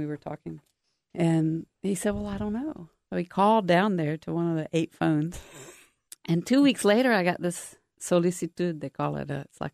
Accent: Japan; because I grew up in Japan

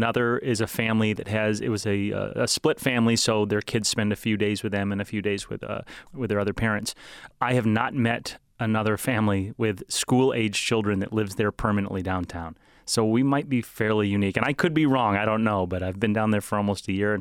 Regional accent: Kalamazoo, Michigan, United States; when I was growing up around the Kalamazoo area

